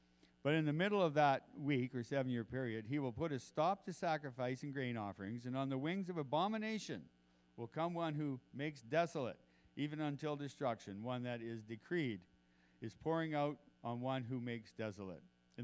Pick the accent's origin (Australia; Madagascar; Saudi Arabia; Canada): Canada; Irish Town, New Brunswick; I'm in Irish Town, New Brunswick.